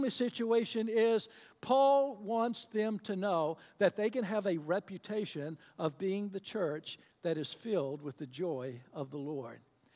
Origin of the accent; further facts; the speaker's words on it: Hampton, United States; Now, I was born and raised here in Hampton, of all things.